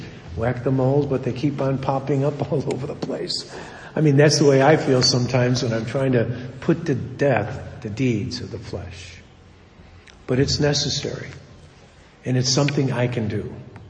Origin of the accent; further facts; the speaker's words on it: Chicago, Illinois, United States; because I'm from Chicago. We don't speak English. It's something else we created.